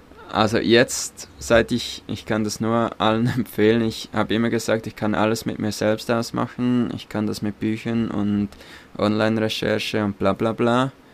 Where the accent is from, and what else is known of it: Switzerland